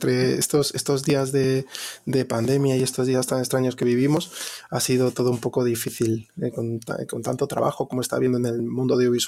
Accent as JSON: {"language": "Spanish", "town": "Madrid", "region": "Community of Madrid", "country": "Spain", "tie": "born there", "said": "nací aquí, o sea, nací en Madrid, pero sí que mi familia, o parte de mi familia, mi madre es de Canarias, por eso me pusieron el nombre canario"}